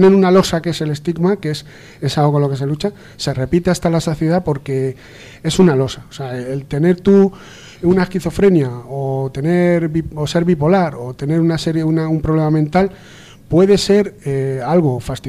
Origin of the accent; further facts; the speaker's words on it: Leganés, Community of Madrid, Spain; yo es que soy de Leganés